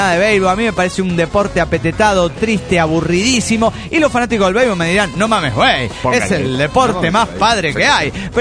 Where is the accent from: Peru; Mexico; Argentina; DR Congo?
Mexico; Mexico City; Hola, soy el invidente del DF mexicano.